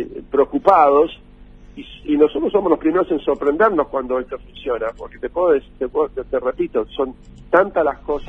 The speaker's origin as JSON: {"language": "Spanish", "country": "Argentina", "said": "somos muchos los argentinos en la NASA, no soy yo el único."}